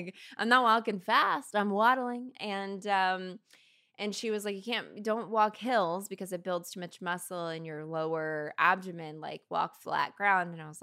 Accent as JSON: {"language": "English", "region": "Kentucky", "country": "United States", "said": "yeah, I'm from Kentucky originally, and I don't have any friends who have given birth here"}